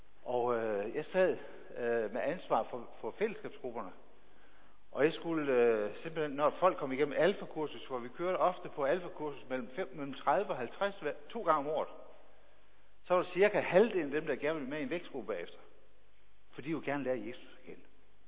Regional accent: Central Denmark Region, Denmark; Jeg er født og opvokset i Vestjylland. Jeg har altid været i kristne miljøer.

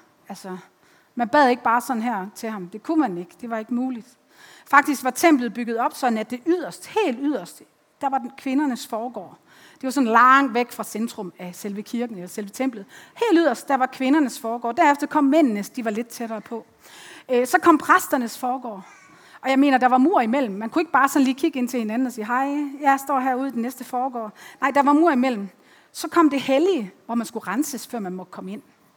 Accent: Aalborg, North Denmark Region, Denmark; Jeg kommer fra Aalborg

